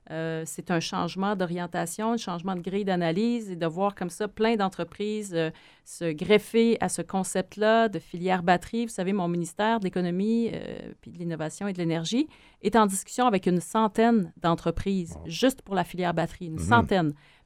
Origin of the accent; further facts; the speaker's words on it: Trois-Rivières, Quebec, Canada; Moi, je viens de Trois-Rivières et de voir comme ça des investissements majeurs être réalisés ici à Bécancour